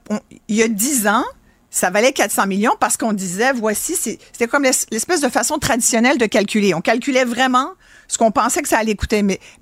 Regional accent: Montreal, Quebec, Canada; C'est parce qu'on vient de Montréal qu'on est...

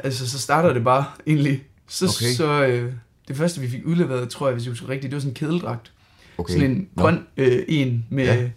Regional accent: Aarhus, Central Denmark Region, Denmark; Jamen, altså, vi kommer fra Aarhus

